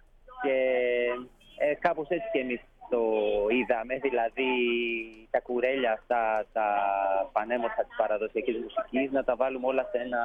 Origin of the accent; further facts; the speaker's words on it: Athens, Attica, Greece; moved away; εγώ μεγάλωσα στην Αθήνα πριν φύγω για το εξωτερικό.